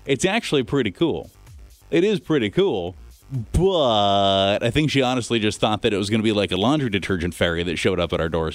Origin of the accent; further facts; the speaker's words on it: United States; Yes, I initiate the handshake because I am an American.